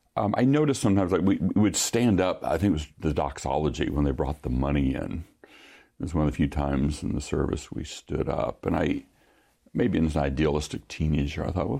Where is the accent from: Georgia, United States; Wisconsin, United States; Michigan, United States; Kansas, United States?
Kansas, United States; Hutchinson; Well, I grew up in Hutchinson, Kansas. I was reared in the First Presbyterian Church there in Hutchinson.